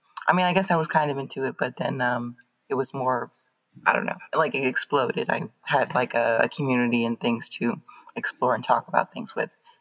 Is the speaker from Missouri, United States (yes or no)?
yes; St. Louis, Missouri, United States; I'm from St. Louis, Missouri. So this whole kind of world wasn't something that I grew up around.